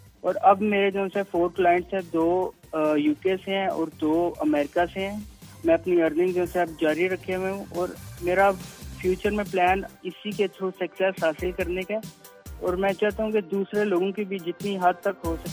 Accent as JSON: {"language": "Urdu", "town": "Gujrat", "region": "Punjab", "country": "Pakistan", "said": "اور میں گجرات پنجاب پاکستان سے تعلق رکھتا ہوں."}